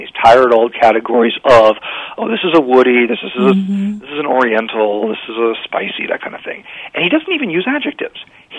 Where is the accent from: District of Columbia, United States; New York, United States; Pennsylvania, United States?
District of Columbia, United States; Washington; I grew up in Washington D.C.